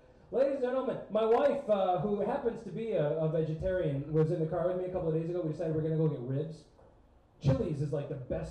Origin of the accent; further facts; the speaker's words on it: New York, United States; I grew up in New York, but I took her along with me last Christmas